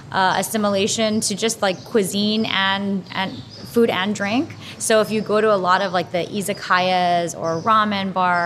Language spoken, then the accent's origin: English; Hawaii, United States; I am born and raised in Hawaii, and the cocktail scene out here has really, really evolved and changed over the years.